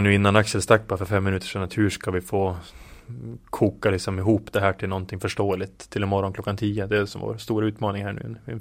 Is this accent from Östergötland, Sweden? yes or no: no; Umeå, Västerbotten County, Sweden; 5, 6, 7 år gammal i min moderklubb Teg hemma i Umeå.